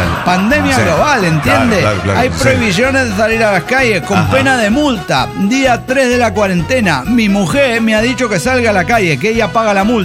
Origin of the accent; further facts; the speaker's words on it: Santander, Cantabria, Spain; de Santander, España.